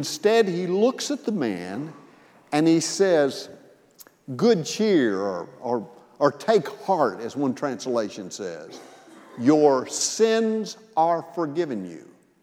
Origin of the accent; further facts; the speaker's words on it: Missouri, United States; now in Birmingham, United States; I grew up in Missouri. I've seen more white Christmases than I ever want to remember.